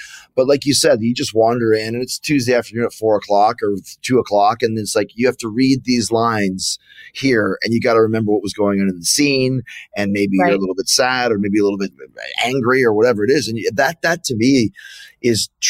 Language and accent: English; Canada; And I'm from Canada, so I shouldn't even be selling it, but it was really cold.